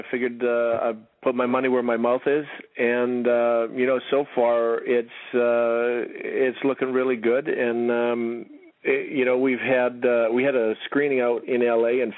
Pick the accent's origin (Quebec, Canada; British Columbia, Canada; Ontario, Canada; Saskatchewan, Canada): Saskatchewan, Canada; Saskatoon; I'm starting the tour off in my hometown of Saskatoon, Saskatchewan, Canada.